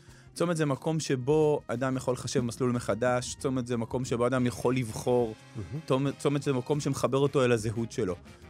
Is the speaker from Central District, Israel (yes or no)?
yes; Yavne, Central District, Israel; גדלתי ביבנה, בתיכון הגעתי לישיבה תיכונית